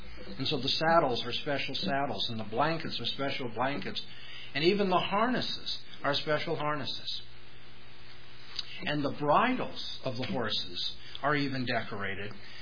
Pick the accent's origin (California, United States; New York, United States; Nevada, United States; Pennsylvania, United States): California, United States; Now, I come from Southern California, from an urban area.